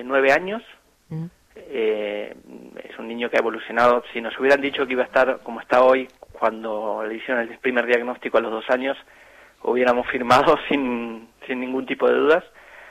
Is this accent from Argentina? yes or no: yes; Argentina; now in Spain; Yo soy argentino, como ustedes. Vine a España hace más de 15 años. Y bueno, mis 3 hijos nacieron aquí.